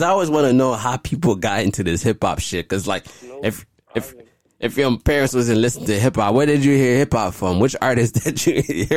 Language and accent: English; Haiti; for growing up, I was raised in Haiti.